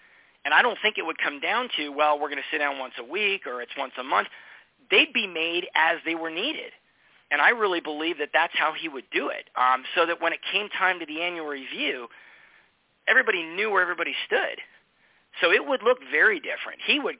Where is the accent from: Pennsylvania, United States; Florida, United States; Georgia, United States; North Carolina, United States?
Pennsylvania, United States; Allentown; I grew up in Allentown, Pennsylvania, playing ice hockey as a kid.